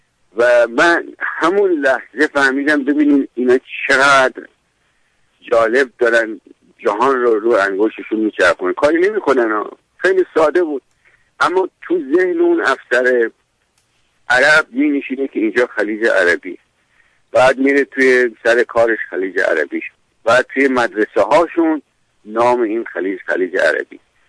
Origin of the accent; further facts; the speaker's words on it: Iran; ولی به هر حال ما ایرانی هستیم